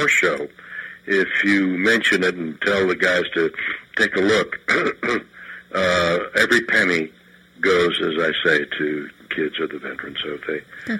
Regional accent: Montreal, Quebec, Canada; I come from Montreal, so we were in northern sort of the North Woods there

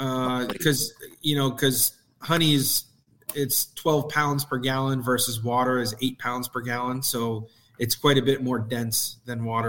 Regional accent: Pennsylvania, United States; I'm from Pennsylvania, and I would love to have the product there.

